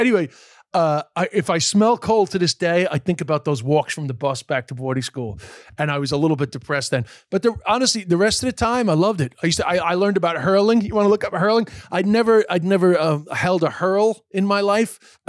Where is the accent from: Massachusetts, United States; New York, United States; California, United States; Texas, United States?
New York, United States; Queens; because I grew up in Queens, but we were on the eastern side of Queens. So we were basically at the end of Queens, the end of New York City.